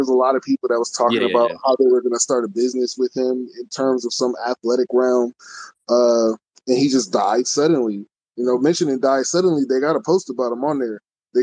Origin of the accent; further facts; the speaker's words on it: Buffalo, New York, United States; I'm from Buffalo. That's where I'm from.